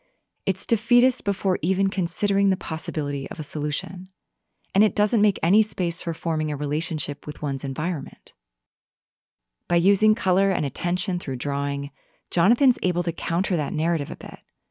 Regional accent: Alaska, United States; just like I think of my home state of Alaska's Mendenhall Glacier as a relative.

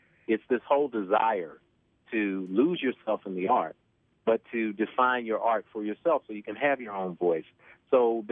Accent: Nashville, Tennessee, United States; I grew up in Nashville, Tennessee. I'm a homegrown Southern guy. And grew up with three kids in the house, working class family in South Nashville.

